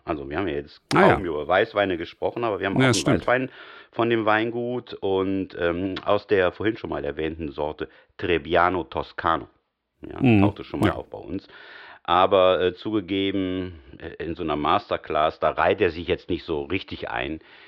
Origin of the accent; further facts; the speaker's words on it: Spain; Ich als Spanier muss Dios sagen, Dio, ne?